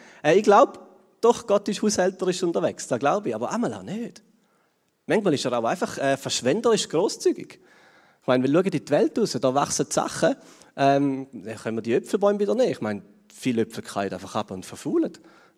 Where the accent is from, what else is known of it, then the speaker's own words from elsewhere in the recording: Switzerland; Ich glaube, als Schweizer haben wir auch noch so ein bisschen Kultur aufbauen